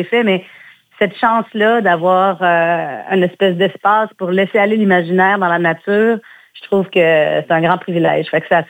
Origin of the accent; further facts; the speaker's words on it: Saint-Romuald, Quebec, Canada; je me rappelle surtout d'avoir un espace où j'ai grandi, qui est à Saint-Romuald, sur la rive sud de Québec